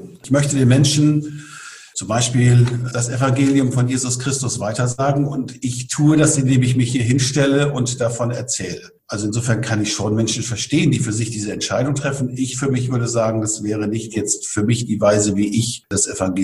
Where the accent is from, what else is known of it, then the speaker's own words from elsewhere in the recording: Schüttorf, Lower Saxony, Germany; in meiner Heimatgemeinde in Schüttorf, in der Grafschaft Bentheim, wo ich aufgewachsen bin.